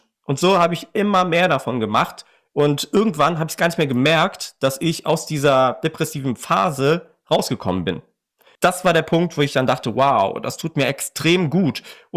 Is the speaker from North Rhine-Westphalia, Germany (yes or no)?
yes; Aachen, North Rhine-Westphalia, Germany; Ich komme nämlich aus Aachen